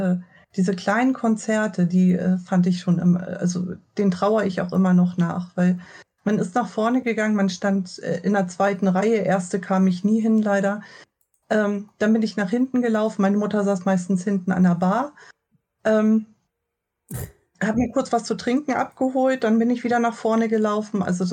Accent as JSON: {"language": "German", "country": "Germany", "said": "Ich komme aus der Nähe von Hamburg."}